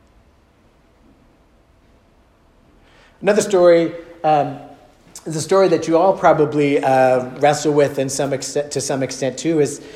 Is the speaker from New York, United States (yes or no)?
no; Sacramento, California, United States; I grew up in Sacramento. We would raft.